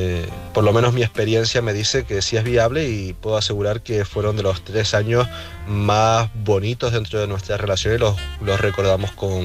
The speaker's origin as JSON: {"language": "Spanish", "town": "Tenerife", "region": "Canary Islands", "country": "Spain", "said": "de Tenerife."}